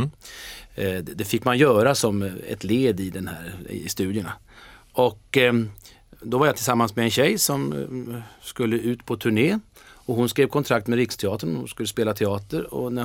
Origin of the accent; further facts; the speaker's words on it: Örebro, Örebro County, Sweden; Sen har ju jag alla tänkbara nostalgiska skäl att vara örebroare, för jag är ju född i Örebro. 1946 föddes jag här i stan. Mm. Och jag tycker jag har vuxit upp i stan och bott och gått i skola här.